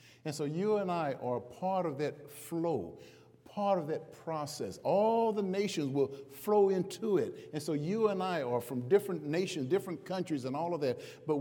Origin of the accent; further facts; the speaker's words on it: Chicago, Illinois, United States; I grew up in Chicago.